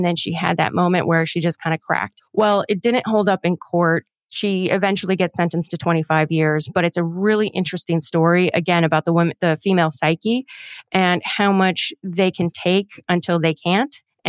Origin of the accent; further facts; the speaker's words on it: United States; I'm like, I'm sorry, I'm so American, everybody.